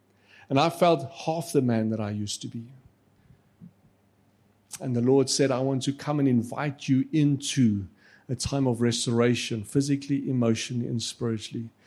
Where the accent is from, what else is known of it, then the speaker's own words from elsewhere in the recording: South Africa; accent: Afrikaans; Afrikaans, yes, I'm Afrikaans. My accent in English and Xhosa and everything, just it's Afrikaans.